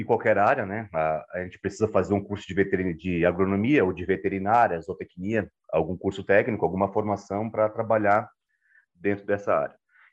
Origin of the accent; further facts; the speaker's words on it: Itajaí, Santa Catarina, Brazil; born there; Eu nasci em Itajaí, que é litoral de Santa Catarina